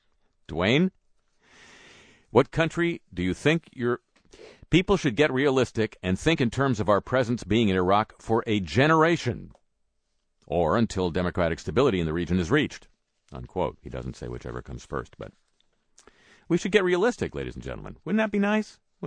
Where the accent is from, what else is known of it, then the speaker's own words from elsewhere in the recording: New Orleans, Louisiana, United States; I'm from the French Quarter, New Orleans.